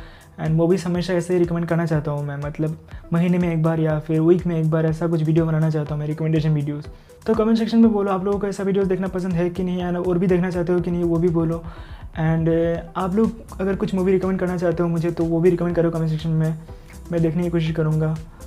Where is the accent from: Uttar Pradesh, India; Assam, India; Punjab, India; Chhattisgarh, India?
Assam, India; मैं असम से हूँ